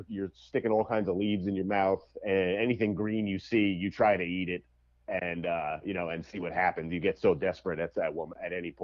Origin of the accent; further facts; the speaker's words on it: Long Island, New York, United States; You know, I'm from Long Island.